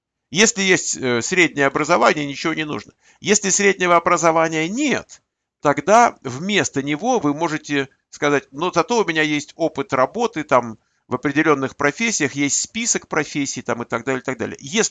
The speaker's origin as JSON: {"language": "Russian", "region": "Moscow", "country": "Russia", "tie": "born there", "said": "Я гражданин Армении. Говорит, вот армянин. Я говорю, что я армянин? Вот, пожалуйста, армянин. Но родился в Москве."}